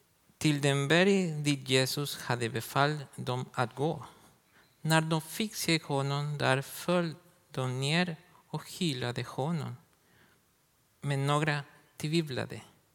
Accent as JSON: {"language": "Swedish", "country": "Ecuador", "second_language": "Swedish", "moved": "as an adult", "lives_now": "Gothenburg, Sweden", "said": "Jag kommer från Ecuador, från början. Jag har bott här i Sverige nästan 4 år med min fru Nicolina. Vi bor i Göteborg."}